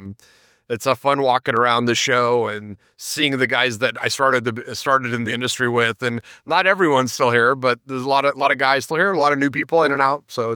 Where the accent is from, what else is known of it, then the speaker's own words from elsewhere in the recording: Denver, Colorado, United States; also born or lived in California; And I'm from Denver originally. At the time that cannabis became legal, I lived in California. But being from Denver, a lot of my friends got licenses.